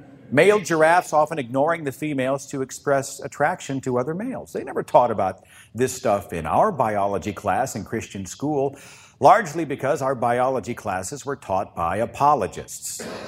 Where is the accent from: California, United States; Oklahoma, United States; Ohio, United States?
Oklahoma, United States; I'm from Oklahoma.